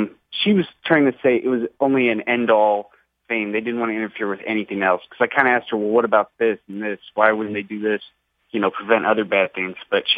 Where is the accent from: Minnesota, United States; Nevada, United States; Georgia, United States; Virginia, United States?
Minnesota, United States; I'm from Minnesota.